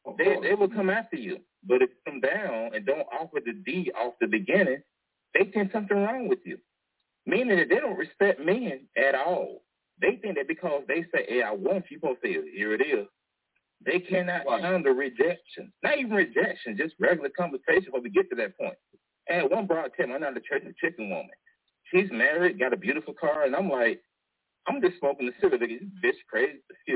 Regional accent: Atlanta, Georgia, United States; When I'm from Atlanta, I've been in Atlanta most of my life. I'm very local.

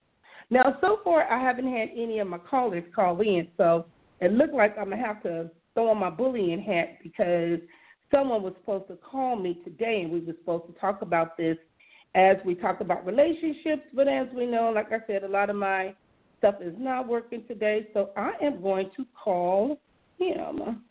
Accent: Compton, California, United States; And many of us, you know, that are my Facebook friends, we are from Compton.

